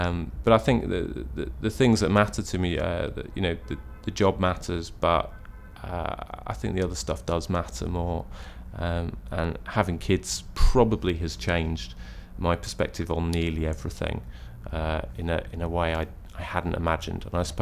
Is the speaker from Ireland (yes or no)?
no; East of England, United Kingdom; now in Ripon, United Kingdom; I grew up in Essex, but my dad's a Yorkshireman, so I spent a big chunk of my childhood being told that I needed to get back up north